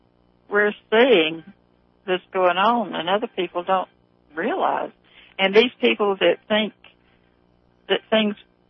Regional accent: the South, United States; But, you know, growing up in the South, I know that we had it rough, but I know that the black people had it a whole lot rougher just because they were black.

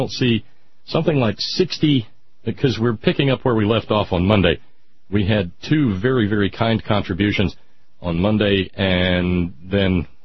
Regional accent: the South, United States; You know, I grew up in the South, and John Brown was vilified as a horrible, horrible, horrible man.

